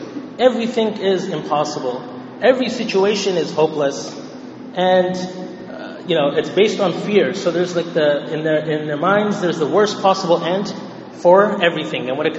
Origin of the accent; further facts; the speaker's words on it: Montreal, Quebec, Canada; born there; I was born in Montreal, by the way